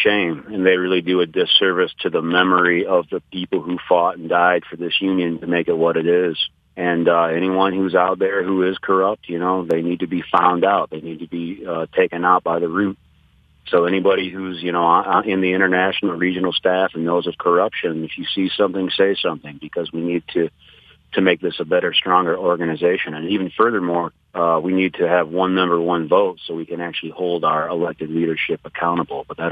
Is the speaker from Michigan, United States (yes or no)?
yes; Flint, Michigan, United States; You know, I grew up in Flint. I've been poor most of my life, and I can do it again if that's what it takes.